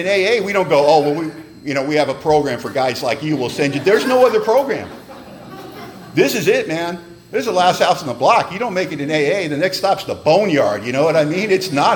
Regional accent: Hollywood, California, United States; But, you know, we grew up in Hollywood, California, you know.

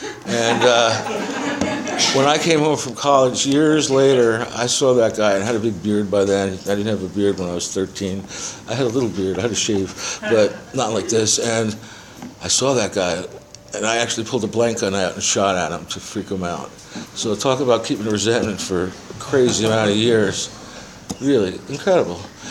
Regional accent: Yonkers, New York, United States; also born or lived in Bronx; So I was born in New York. Our families lived together. We moved from the Bronx to Yonkers

